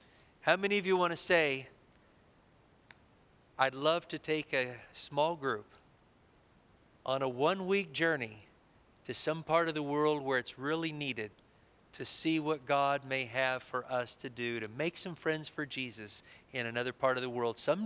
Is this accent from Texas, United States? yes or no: yes; Texas, United States; I'm from Texas in the United States.